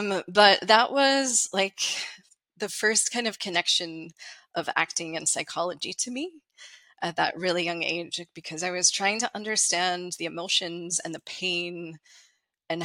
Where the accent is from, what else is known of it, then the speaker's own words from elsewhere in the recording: West Virginia, United States; So I grew up in West Virginia. My parents are from a really incredibly small town in northern West Virginia called Preston County.